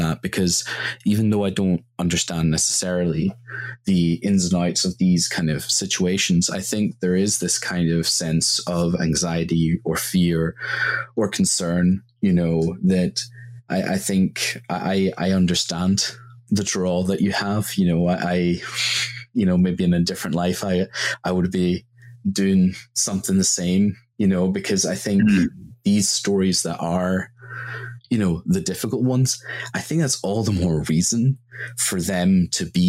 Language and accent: English; Northern Ireland, United Kingdom; now in Scotland, United Kingdom; I grew up in Northern Ireland post the Good Friday Agreement, which was the kind of marked ceasefire agreement there.